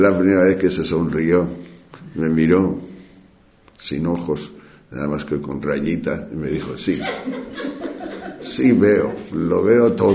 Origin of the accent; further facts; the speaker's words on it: Castile and León, Spain; La maestra de novicias de Corea, española, de aquí de León, de mi pueblo, me decía a mí